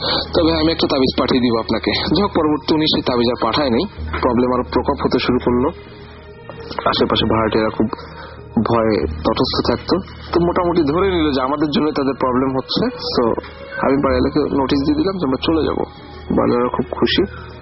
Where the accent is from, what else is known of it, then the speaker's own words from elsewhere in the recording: Khulna, Khulna Division, Bangladesh; আমাদের বাড়ি অ্যাকচুয়ালি খুলনাতে। আমাদের বাড়ি ছিল টিভি বন্ডের রোডে, সেই বাড়িটা এখনো আছে।